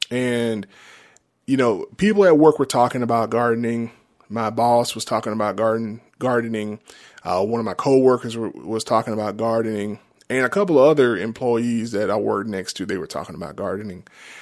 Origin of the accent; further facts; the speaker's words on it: Georgia, United States; You know, I grew up in South Georgia. I grew up in rural South Georgia. So I lived around farms and I was always outside in the country.